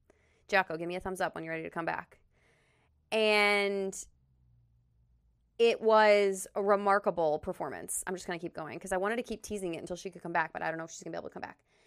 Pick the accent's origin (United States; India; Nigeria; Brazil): United States; Bloomington; So we had previously been at a public school setting in like the big city that we grew up in Bloomington.